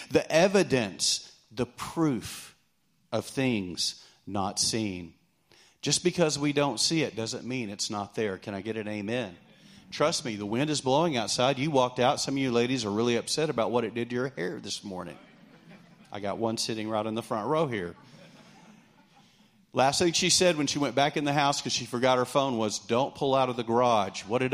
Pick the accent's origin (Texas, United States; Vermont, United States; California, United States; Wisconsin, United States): Texas, United States; Lubbock; I grew up in Lubbock, so we were close to Ruidosa, Cloud Cross, so we were always at the mountains.